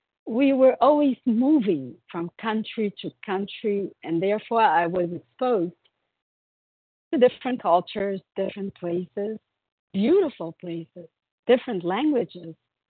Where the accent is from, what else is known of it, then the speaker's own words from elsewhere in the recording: Brazil; I'm from Brazil. I live in São Paulo.